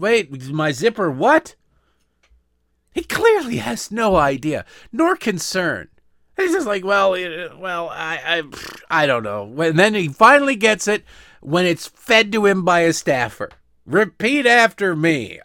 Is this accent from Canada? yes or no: yes; Canada; I pledge you this as a Canadian, and I give you my word as a Canadian